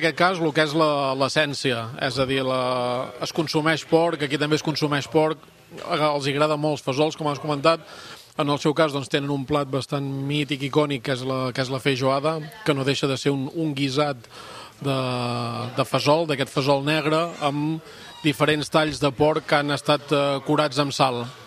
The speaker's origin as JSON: {"language": "Catalan", "region": "Catalonia", "country": "Spain", "tie": "born or raised there", "said": "la meva vida, la meva infància aquí a la Garrotxa"}